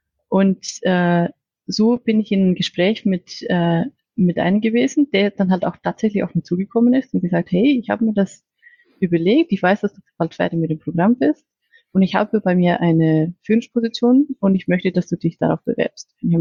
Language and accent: German; Iceland; German is a second language; moved away as an adult; ich komme ursprünglich aus Island. Und ich bin dort geboren und aufgewachsen, habe auch Teil von meinem Studium dort gemacht, auch Teil in Deutschland.